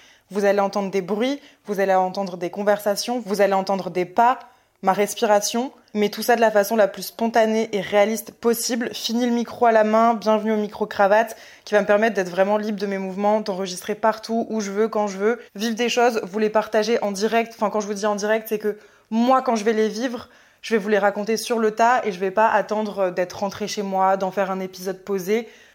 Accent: Lille, Hauts-de-France, France; je vais partir à La Réunion, à plus de 10 000 km de chez moi à Lille

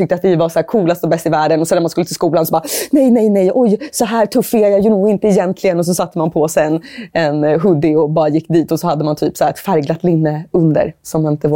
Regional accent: Finland; now in Sweden; Och det tänker jag är ganska spännande som finne att titta på.

